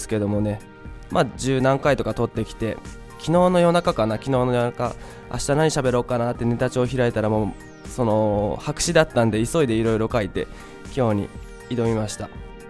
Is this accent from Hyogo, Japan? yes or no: no; Fukuoka, Japan; 福岡県福岡市から来ました